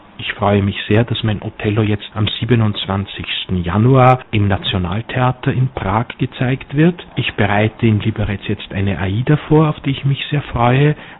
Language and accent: German; Vienna, Austria; born there; Ich bin in Wien geboren, auch meine Eltern sind in Wien geboren, dennoch habe ich mir das Tschechische noch bewahren können